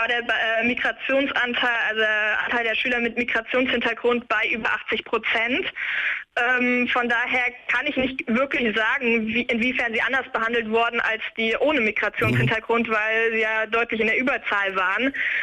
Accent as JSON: {"language": "German", "region": "Hesse", "country": "Germany", "said": "ich komme ja aus Hessen ursprünglich"}